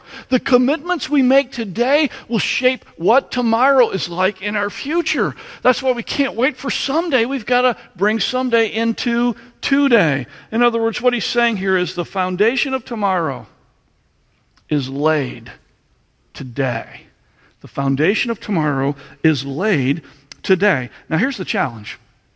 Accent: Michigan, United States; I also thought about growing up in Michigan

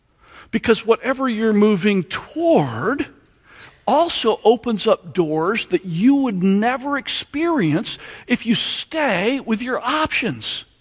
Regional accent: Michigan, United States; I also thought about growing up in Michigan

